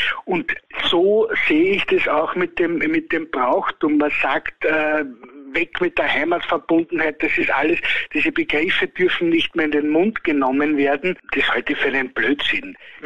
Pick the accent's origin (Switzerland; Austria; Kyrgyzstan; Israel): Austria; die Pummerin ist das verbindende Element bei uns in Österreich.